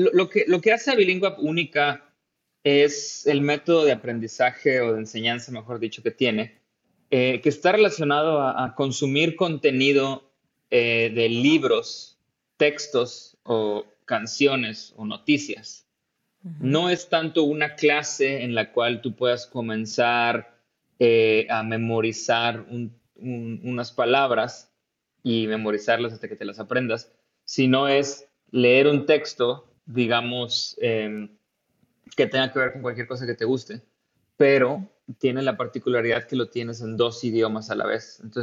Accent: Tampico, Tamaulipas, Mexico; moved away as an adult; Sí, pues yo soy de Tampico y estuve ahí pues casi todo mi tiempo de estudiante.

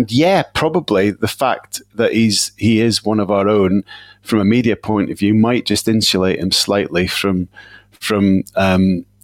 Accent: England, United Kingdom; just because I'm an English, ex-England international English midfielder, that I don't have the tactical brain of others.

